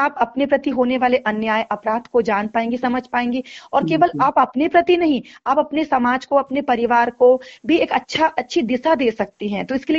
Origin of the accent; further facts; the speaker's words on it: Chhindwara, Madhya Pradesh, India; हम अपने जिले की हम बात करते हैं, हम छिंदवाड़ा जिले से हैं